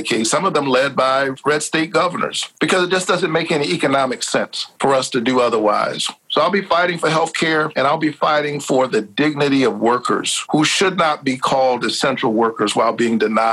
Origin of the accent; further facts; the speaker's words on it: United States; in the separation of church and state is part of the covenant, actually, we have with one another as an American people.